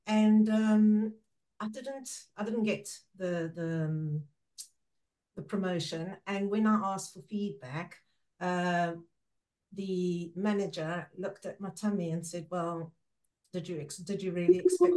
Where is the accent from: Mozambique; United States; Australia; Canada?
Mozambique; first language Portuguese; English is a second language; So living in Mozambique, this was at that time, living in Mozambique, I speak Portuguese. Portuguese is my first language. English is my second language.